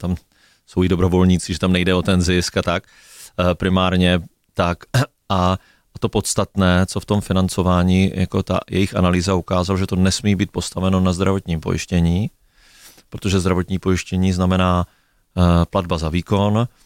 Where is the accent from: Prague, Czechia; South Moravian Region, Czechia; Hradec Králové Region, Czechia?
South Moravian Region, Czechia; Brno; My jsme Brňáci, že jo, primárně, když jsme i v Olomouckým a Zlínským kraji, ale já jsem Brňák.